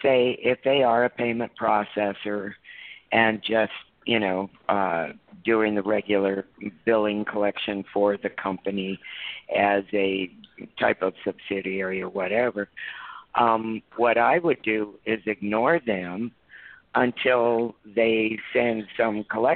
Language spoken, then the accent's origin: English; California, United States; moved away; also born or lived in Montana; And I tell you, I grew up in California. I was not born there. I came from Montana originally, but I grew up in California, and fortunately I escaped in 1980.